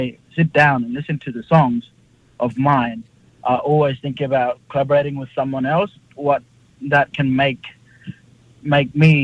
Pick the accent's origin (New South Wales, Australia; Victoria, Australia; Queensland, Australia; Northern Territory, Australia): Northern Territory, Australia; when you come to the Yolngu land, we are the land owners of that country, and that's the important for me